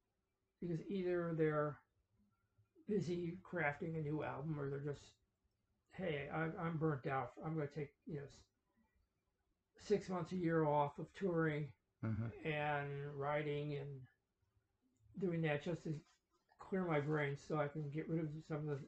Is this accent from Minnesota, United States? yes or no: no; Chicago, Illinois, United States; Growing up in Chicago, you had one country station.